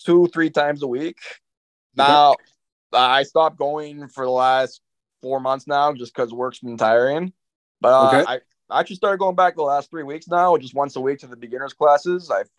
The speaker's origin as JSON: {"language": "English", "town": "Markham", "region": "Ontario", "country": "Canada", "tie": "born or raised there", "said": "So I grew up in Markham, Ontario. I still live there to this day. I'm 23 years old."}